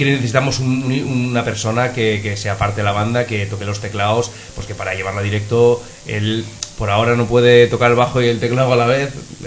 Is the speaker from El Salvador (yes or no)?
no; Basauri, Basque Country, Spain; Yo mismo soy de Basauri